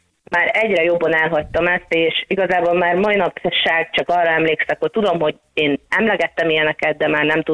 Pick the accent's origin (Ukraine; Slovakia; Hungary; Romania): Slovakia; mivel én Szlovákiából származom, tehát hogy egy magyar család voltunk valószínűleg